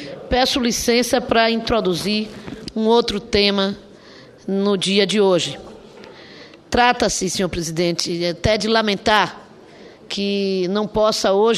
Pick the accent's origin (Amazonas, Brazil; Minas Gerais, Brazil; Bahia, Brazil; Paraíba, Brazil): Bahia, Brazil; Cachoeira; na minha cidade natal, Cachoeira